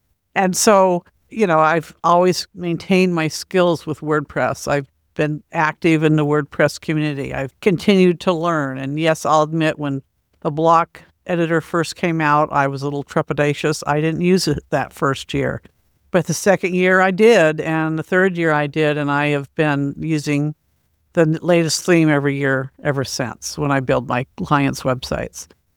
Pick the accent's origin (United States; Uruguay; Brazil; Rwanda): United States; Portland, Oregon; I'm from Portland, born and raised here.